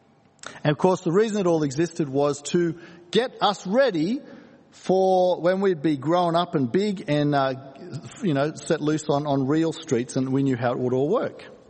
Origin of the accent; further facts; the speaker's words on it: Hong Kong; I grew up in Hong Kong, and for years when I was a kid